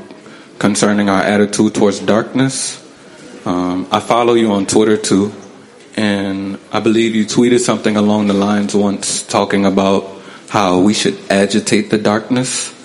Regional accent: New Orleans, Louisiana, United States; I'm from New Orleans, Louisiana.

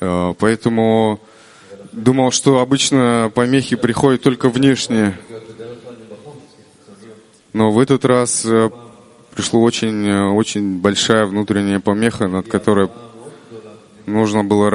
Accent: Kyrgyzstan; я из Кыргызстана.

